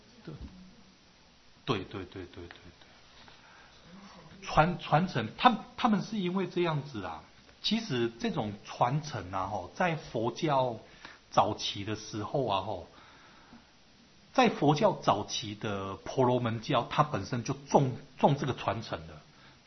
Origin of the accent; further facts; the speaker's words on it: Taiwan; 就好像我们台湾人嘛，中国人就是爱吃饭嘛